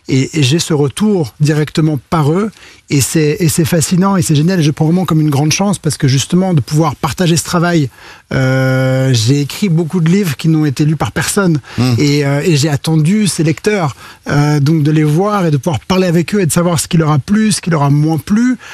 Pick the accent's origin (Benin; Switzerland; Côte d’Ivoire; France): Switzerland; Et je suis, on rappelle que je suis suisse